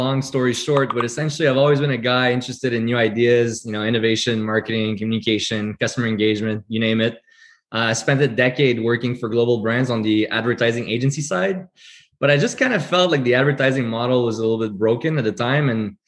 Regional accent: Montreal, Quebec, Canada; we're born and raised in Montreal as people

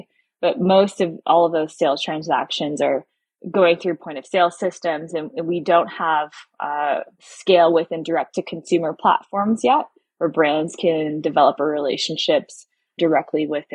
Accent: San Francisco, California, United States; I grew up in San Francisco, and my brother got in trouble for having, you know, weed in his car at one point by my mom. But where I went to high school, I went to Lowell

